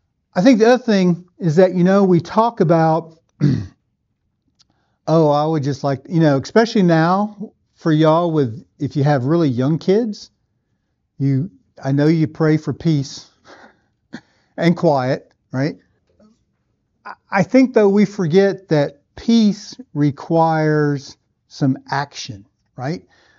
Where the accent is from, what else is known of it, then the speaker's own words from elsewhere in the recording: Tennessee, United States; also born or lived in South Mississippi; So I always tell everybody, I grew up in West Tennessee in the church, but I matured in a missionary type, mission field type church in South Mississippi